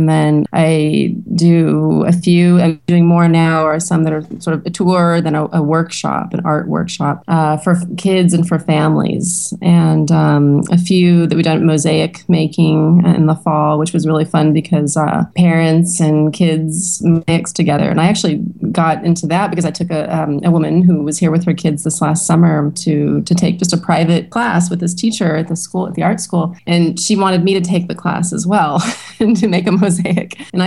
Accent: Stockton, California, United States; it was when I was living and growing up in Stockton.

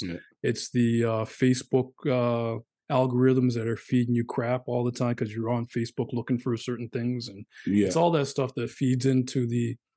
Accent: Canada; now in Australia; I'm Canadian

